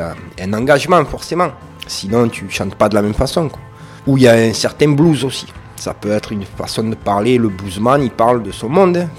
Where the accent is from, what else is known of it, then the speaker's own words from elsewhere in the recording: Port-de-Bouc, Provence-Alpes-Côte d'Azur, France; Moi, je viens de Port-de-Bouc, d'un quartier, je connais ça, j'ai grandi dans un centre social